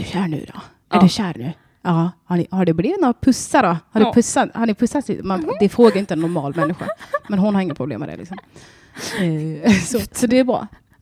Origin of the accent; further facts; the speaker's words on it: Hässleholm, Skåne, Sweden; där jag växte upp utanför Hässleholm.